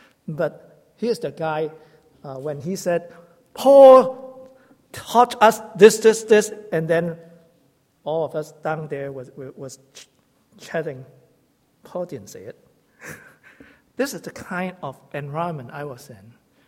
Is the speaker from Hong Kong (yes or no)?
yes; Hong Kong; English is a second language; now in Canada; My wife and I came from Hong Kong, studying in Red Deer, starting at the same time.